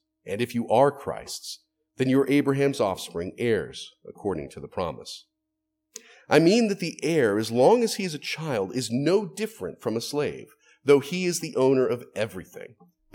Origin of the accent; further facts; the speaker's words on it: United States; I think I share it to a degree simply because I'm an American.